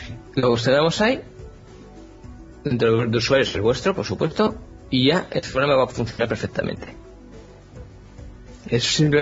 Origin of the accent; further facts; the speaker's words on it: Asturias, Spain; de Asturias, en el mapa de oyentes.